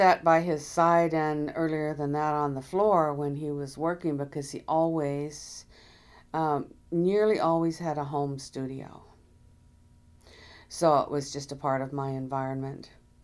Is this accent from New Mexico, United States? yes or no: yes; Taos, New Mexico, United States; also born or lived in Tulsa, Oklahoma; I was born in Tulsa, Oklahoma, and I lived here until I was 7 years old, and then the family moved to Taos, New Mexico.